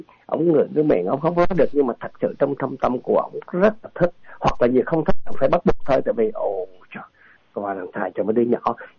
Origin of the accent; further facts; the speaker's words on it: Central Vietnam, Vietnam; mình lớn lên ở miền Trung, có thể anh lớn thì cái miền Trung nó nghèo lắm anh.